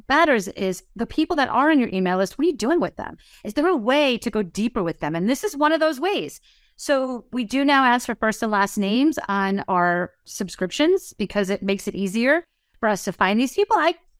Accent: New Jersey, United States; I talk 100 miles an hour. I'm from New Jersey.

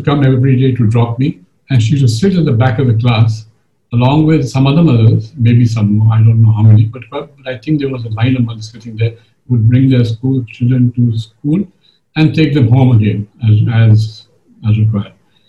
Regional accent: India; English is a second language; Naturally, that I being an Indian, there were hardly any Indians. I mean, there were no Indians as far as I knew. I never saw a single Indian there, except my parents' friends.

